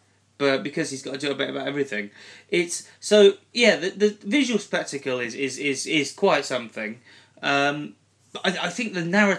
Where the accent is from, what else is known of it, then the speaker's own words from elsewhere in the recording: United Kingdom; because being British